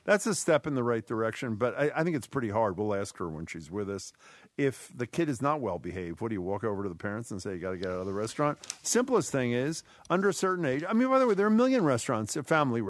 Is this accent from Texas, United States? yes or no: no; Philadelphia, Pennsylvania, United States; my hometown team, the Eagles, won in a blowout.